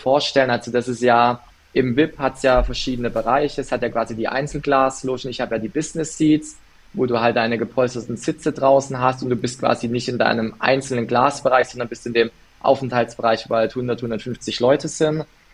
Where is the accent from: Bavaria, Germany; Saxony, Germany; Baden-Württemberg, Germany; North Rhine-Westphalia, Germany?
Baden-Württemberg, Germany; born there; ich bin ja gebürtiger Badener, aber ich wohne in Schwaben.